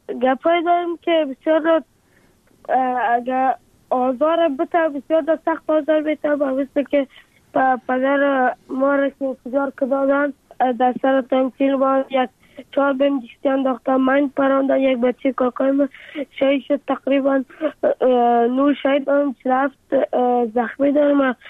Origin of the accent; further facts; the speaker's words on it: Afghanistan; آرزو دارم که بخیر کلام که شدم افغانستان و وطن خودم را بسازم.